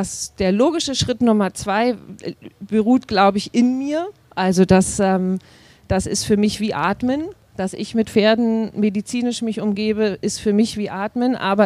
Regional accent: Bargteheide, Schleswig-Holstein, Germany; Ich wohne und komme auch gebürtig aus Bagdeheide, also genau zwischen Hamburg und Lübeck gelegen. Und dort bin ich groß geworden, dort habe ich meine gesamte Kindheit, meine gesamte Jugend verbracht.

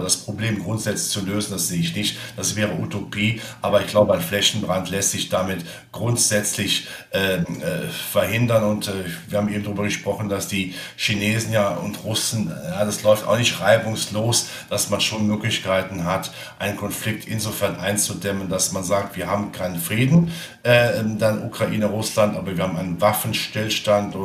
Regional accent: North Rhine-Westphalia, Germany; als Rheinländer

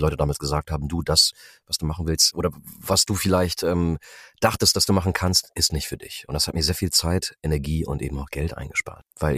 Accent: Braunschweig, Lower Saxony, Germany; Nicht ursprünglich. Ich bin Braunschweiger, also ich bin Niedersachse, so ist ja auch nicht so weit weg.

